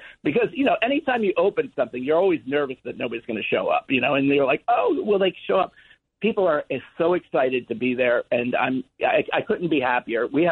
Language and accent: English; New York, United States; I grew up in New York, so I know what crime's like.